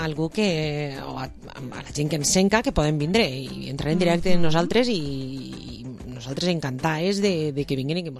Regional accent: Alcossebre, Valencian Community, Spain; jo sóc de la Playa Las Fuentes

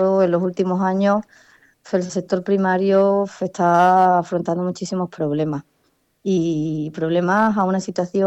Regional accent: Mairena del Aljarafe, Andalusia, Spain; moved away; yo no soy ni de aquí, ¿no? Que ya me considero, por supuesto, porque llevo ya casi 20 años aquí. Yo vengo de Sevilla, de la parte de Mairena, el Aljarafe, muy, muy céntrico a Sevilla.

